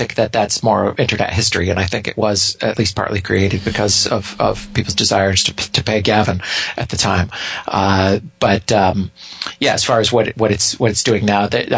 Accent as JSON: {"language": "English", "country": "United States", "said": "I'm an American, but I spent half of my year traveling outside this country."}